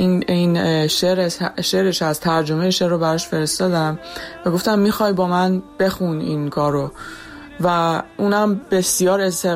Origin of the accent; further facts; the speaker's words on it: Iran; now in France; 7 سال پیش از ایران مهاجرت کردم به فرانسه